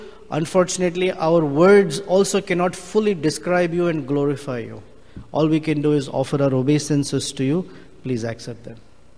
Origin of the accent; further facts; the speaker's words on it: India; now in United States; I come from India. We've taught very complex sentences. So when I came to America and started writing my reports